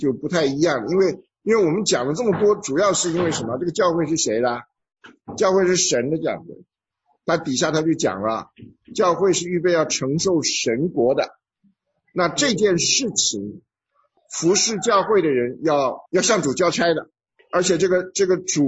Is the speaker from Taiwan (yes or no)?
no; China; 这个我们中国人喜欢讲的什么